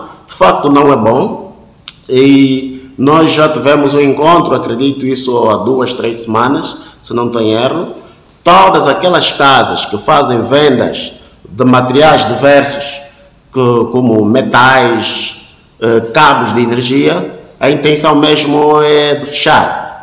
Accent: Angola; todos nós somos angolanos

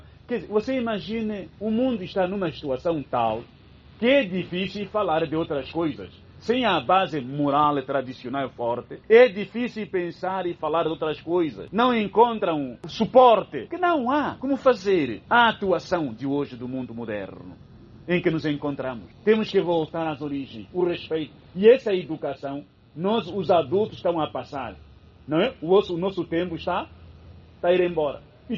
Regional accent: Angola; Estou a falar só como africano, como angolano.

